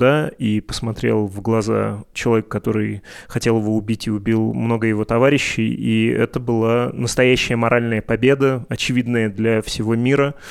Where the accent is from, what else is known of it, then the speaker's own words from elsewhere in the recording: Moscow, Russia; Это на мой ответ, что я из Москвы.